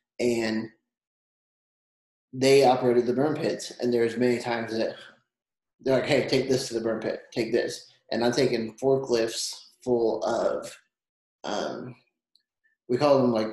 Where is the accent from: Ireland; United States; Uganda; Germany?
United States; Bainbridge, Indiana; I was born and raised in Indiana. Bainbridge was my main area, basically Indianapolis area.